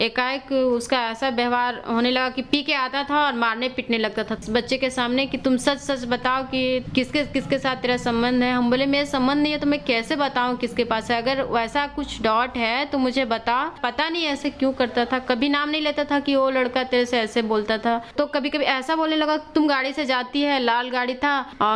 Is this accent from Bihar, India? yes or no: no; Itkhori, Jharkhand, India; मैं इटखोरी से हूँ।